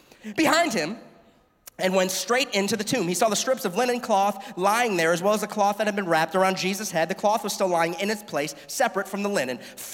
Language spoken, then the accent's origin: English; Florida, United States; I grew up here in South Florida. I'm a South Florida boy, born and raised.